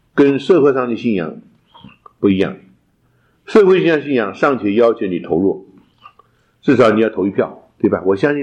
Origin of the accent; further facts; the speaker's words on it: China; 当然我们中国人说什么有心什么栽花花不发，无心插柳柳成荫